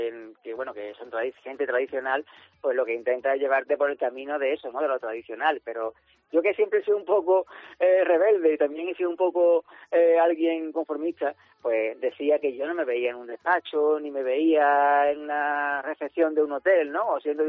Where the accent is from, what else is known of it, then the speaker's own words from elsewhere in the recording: Málaga, Andalusia, Spain; siempre intento recomendarle a la gente que visite mi tierra, porque, bueno, tanto en la costa como en la sierra tenemos los mejores manjares